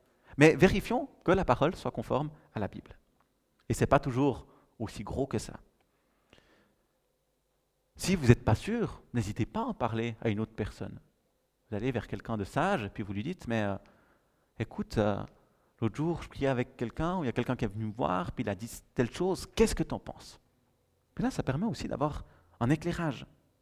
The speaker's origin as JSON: {"language": "French", "region": "Vaud", "country": "Switzerland", "said": "je suis un bon vaudois, et le vaudois a trois mots d'ordre."}